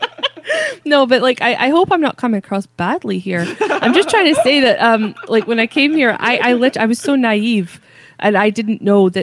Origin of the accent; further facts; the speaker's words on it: Vancouver, British Columbia, Canada; I would say a Canuck. I usually get called because I'm from Vancouver.